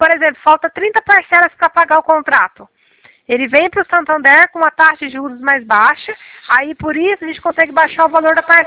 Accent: Cornélio Procópio, Paraná, Brazil; Não, eu sou de Cornélio Procópio.

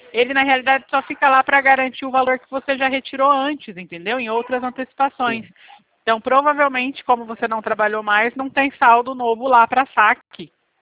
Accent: Bebedouro, São Paulo, Brazil; Bebedouro, interior de São Paulo.

